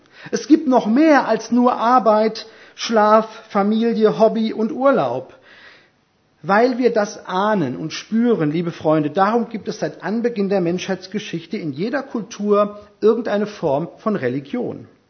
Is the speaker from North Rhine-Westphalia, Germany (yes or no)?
no; Erdbach, Hesse, Germany; Meine Heimat, meine Erdbacher Heimat ist mir wieder ganz neu wichtig geworden.